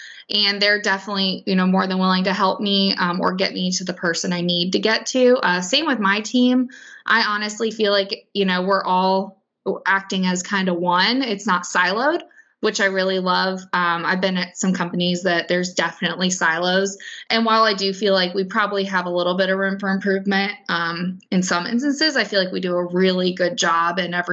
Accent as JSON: {"language": "English", "town": "Columbus", "region": "Ohio", "country": "United States", "said": "I'm from Columbus, Ohio, started majoring in biochem pre-med"}